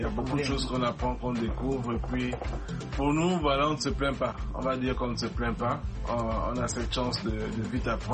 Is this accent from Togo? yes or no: yes; Togo; born or raised there